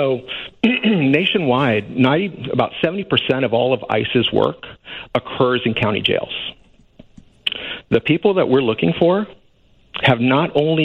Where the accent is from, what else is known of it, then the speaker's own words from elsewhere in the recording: Texas, United States; So I'm from deep South Texas. I'm a Texan, native born.